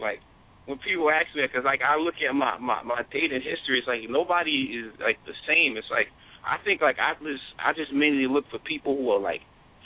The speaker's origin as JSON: {"language": "English", "town": "Bronx", "region": "New York", "country": "United States", "tie": "born or raised there", "said": "I grew up in Bronx, New York."}